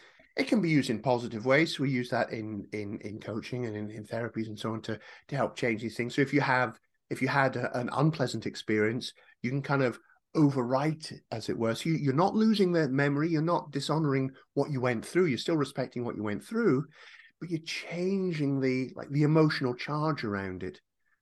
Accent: United Kingdom; Hey, I'm British.

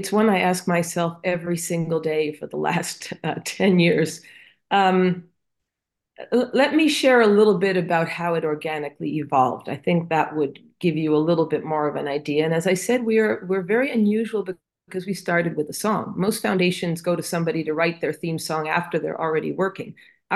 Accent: Manhattan, New York, United States; And I was from Manhattan, right?

